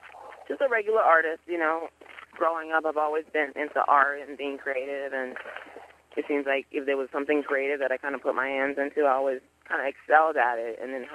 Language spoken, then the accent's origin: English; Canada; also born or lived in Liberia; now in Arkansas, United States; Coming from Liberia and then growing up in Canada, which is so multicultural, I was always around some kind of culture. And then moving to Arkansas